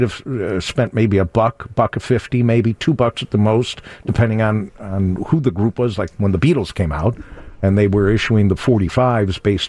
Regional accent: Evanston, Illinois, United States; I grew up in Evanston. And so there was one main record store that we would always go to downtown.

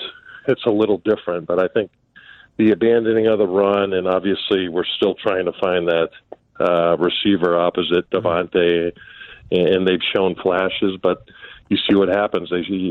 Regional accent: East Coast, United States; When I first got there, you know, I came from the East Coast.

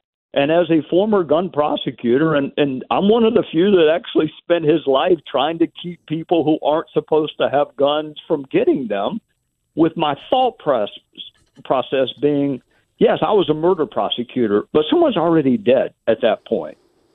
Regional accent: Greenville, South Carolina, United States; born there; now in Spartanburg, United States; Now, I live in Spartanburg, but okay. Obviously I was born in Greenville.

